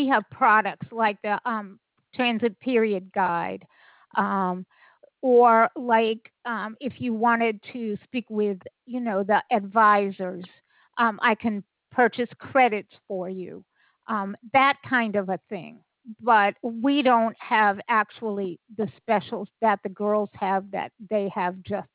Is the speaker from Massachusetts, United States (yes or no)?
yes; Boston, Massachusetts, United States; I'm originally from Boston.